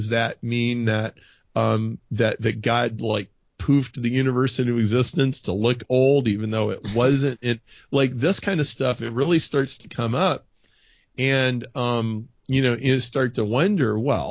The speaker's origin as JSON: {"language": "English", "region": "Nebraska", "country": "United States", "tie": "born or raised there", "said": "We grew up in Nebraska and went to a very, very, very conservative church."}